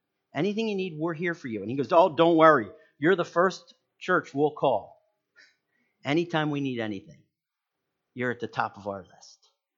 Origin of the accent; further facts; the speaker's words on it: Haddon Heights, New Jersey, United States; I grew up in Haddon Heights, so we're sharing all these great stories.